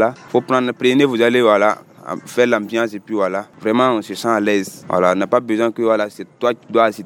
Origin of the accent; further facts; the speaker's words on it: Ziniaré, Plateau-Central, Burkina Faso; now in Kaya, Burkina Faso; je suis de Jiniare, je suis à Kaïa, ça fait 2 ans